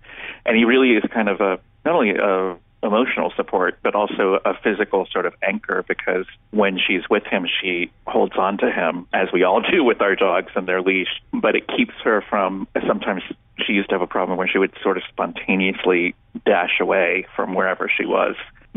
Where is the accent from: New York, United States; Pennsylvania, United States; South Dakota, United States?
New York, United States; New York City; it's sort of embarrassing as a New Yorker to realize that I hadn't ever gone to.